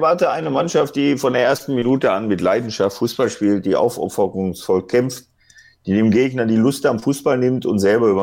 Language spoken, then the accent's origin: German; Duisburg, North Rhine-Westphalia, Germany; Das ist der Ortsteil, wo ich aufgewachsen bin in Duisburg.